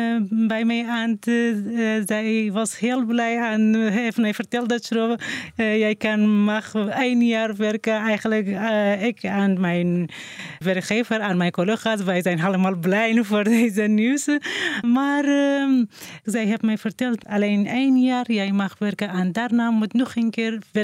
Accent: Iraq; Dutch is a second language; moved away as an adult; now in Netherlands; ik kom uit Noord-Irak. Ik ben 5 jaar en 2 maanden in Nederland.

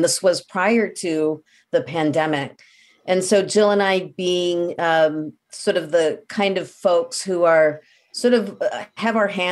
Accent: Midwest, United States; And we're both from the Midwest, and we found that out

